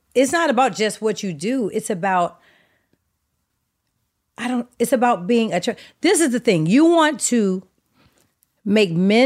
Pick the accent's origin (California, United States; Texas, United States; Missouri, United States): California, United States; Oakland; So, growing up in Oakland, you were … or you were … My mother loved